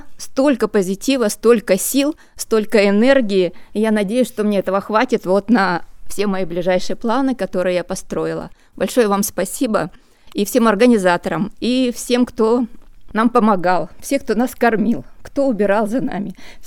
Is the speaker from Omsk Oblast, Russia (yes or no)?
yes; Omsk, Omsk Oblast, Russia; moved away as an adult; now in Moscow, Russia; Я в основном из Омска, только последние полгода живу в Москве. А так вся жизнь прошла в Омске.